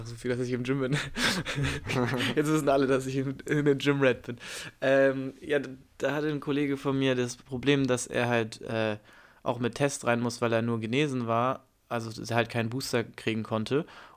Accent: Hamburg, Germany; Hier in Hamburg kriegt man das kriegt man auch ein bisschen mit, aber eigentlich ist man ja ein richtig, richtiges norddeutsches Kind hier.

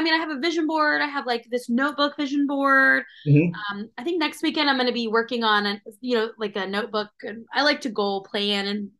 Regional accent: Vista, California, United States; I'm not from Escondido. I'm from Vista originally. So, but it's this next town. It's, you know, it's all the same North County, San Diego.

